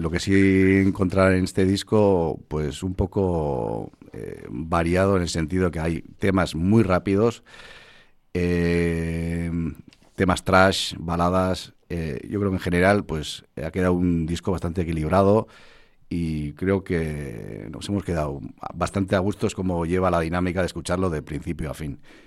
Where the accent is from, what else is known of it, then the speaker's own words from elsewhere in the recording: Oñati, Basque Country, Spain; Somos de Guipúzcoa, pero vamos vizcaínos, o sea, una cosa